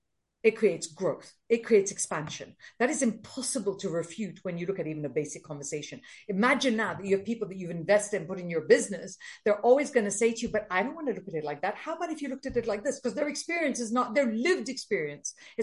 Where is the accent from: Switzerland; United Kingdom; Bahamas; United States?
United Kingdom; And I didn't send this email because I'm British.